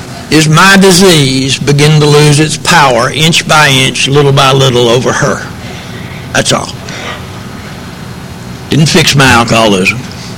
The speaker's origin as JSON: {"language": "English", "town": "Greensboro", "region": "North Carolina", "country": "United States", "said": "Brown Summit is a suburb of Greensboro, so I'm really from Greensboro. I'm just technically, I'm in another post office just outside the city."}